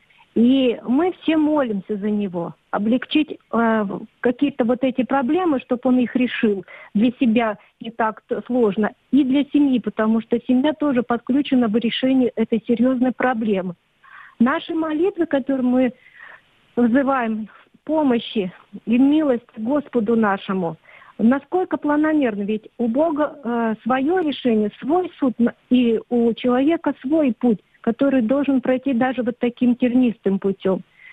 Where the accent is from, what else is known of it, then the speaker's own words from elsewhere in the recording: Saint Petersburg, Russia; Я из Санкт-Петербурга.